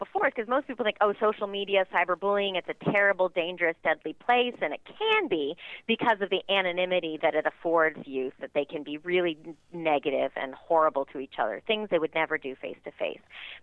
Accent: San Francisco, California, United States; born there; also born or lived in New York; Well, I was born in San Francisco, but my dad was military, so I taught in New York for a couple of years.

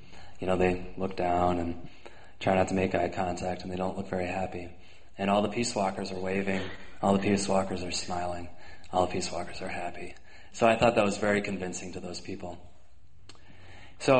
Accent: Wisconsin, United States; I am a Welsh American from Wisconsin. I am at home with my people, the people I work for peace with.

